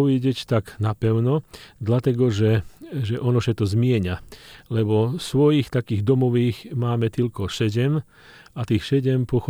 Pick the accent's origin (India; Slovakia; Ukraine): Slovakia; Polish is a second language; na przykład u mnie na Słowacji, ja jestem ze Słowacji.